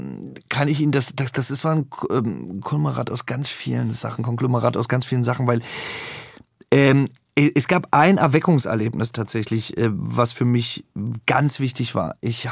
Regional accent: Thuringia, Germany; ich bin ja bei Greiz aufgewachsen in einem Dorf, in Zoghaus

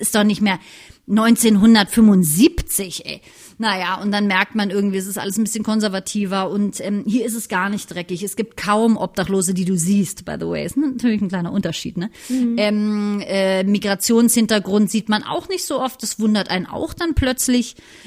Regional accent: Berlin, Germany; Und ja, ich komme aus Berlin

